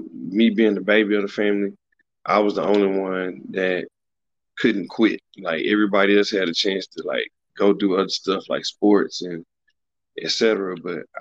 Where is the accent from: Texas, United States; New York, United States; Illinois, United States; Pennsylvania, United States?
Texas, United States; Dallas; And I'm born and raised in Dallas. Went to South Oak Cliff High School.